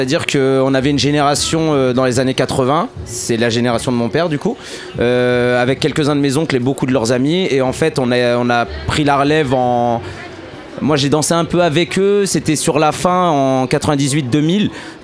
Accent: Orléans, Centre-Val de Loire, France; On vient d'Orléans dans le 45

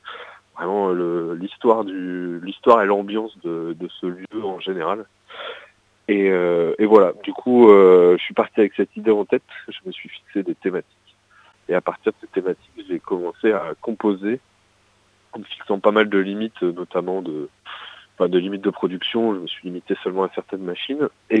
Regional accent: Hauts-de-France, France; ma région d'origine, où je suis né, qui est le bassin minier du Nord-Pas-de-Calais, ce qui n'est pas forcément un endroit très funky, mais qui a une histoire plutôt forte, en fait, une histoire industrielle assez importante.

